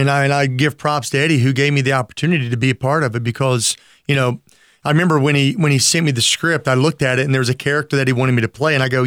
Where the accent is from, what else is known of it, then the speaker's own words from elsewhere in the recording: West Virginia, United States; I said, well, I'm from West Virginia. I mean, you can't have someone not from West Virginia in your movie.